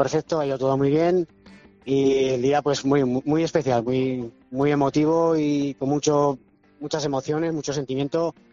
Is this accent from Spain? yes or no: yes; Tarazona, Aragon, Spain; Bueno, tengo 51 años y soy de aquí, de Tarazona, con todo el orgullo.